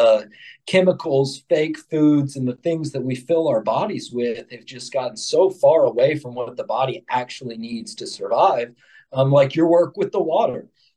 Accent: the South, United States; I had some experience growing up in the South

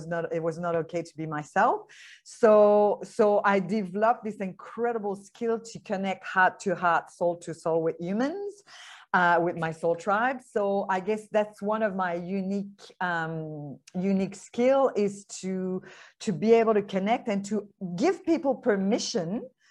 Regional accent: Canada; English is a second language; now in Australia; I'm French Canadian, and I'm in Australia, like you.

